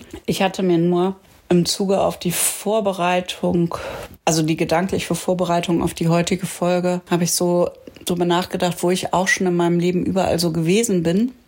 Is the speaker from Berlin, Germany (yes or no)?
no; Achim, Lower Saxony, Germany; Jetzt bin ich hier in Lötz zu Hause und aufgewachsen bin ich ja in Achim bei Bremen.